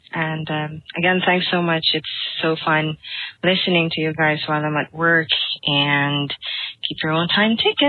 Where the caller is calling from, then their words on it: Philippines; I'm calling from the Philippines. I think that I'm the first caller from the Philippines.